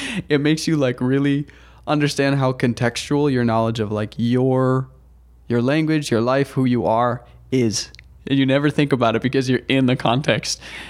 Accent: Kingston, Massachusetts, United States; I'm a Massachusetts native. So born and raised in Kingston, Massachusetts.

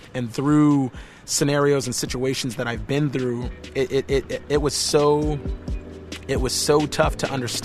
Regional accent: Vermont, United States; Growing up in Vermont had its own hardships. There was a lot of adversity that I had to face.

